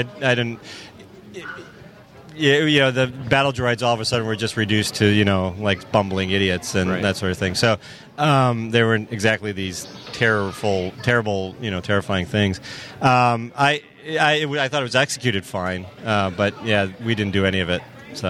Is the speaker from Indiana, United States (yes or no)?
no; Chicago, Illinois, United States; Hey, I'm from Chicago.